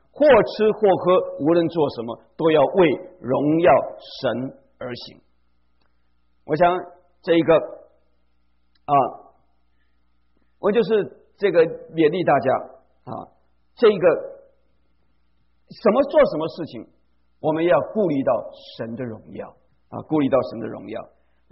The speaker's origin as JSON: {"language": "Chinese", "country": "China", "said": "就是好像我们中国人讲的，退一步路，可能是海阔天空了。"}